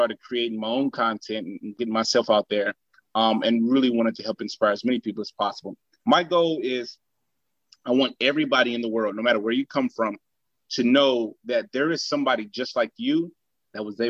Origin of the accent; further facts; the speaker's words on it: St. Louis, Missouri, United States; now in Dallas, United States; I come from St. Louis, Missouri. I currently live in Dallas, Texas.